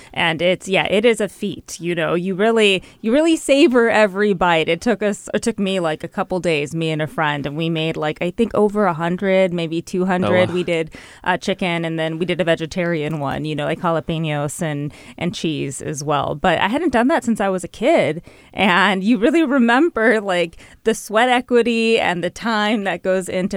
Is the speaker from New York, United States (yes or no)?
no; Los Angeles, California, United States; And both of us are from Southern California, Los Angeles area.